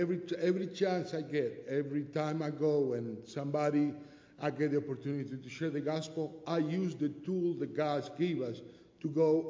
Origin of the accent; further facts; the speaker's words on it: Argentina; Well, I was brought up Catholic. I'm from Argentina.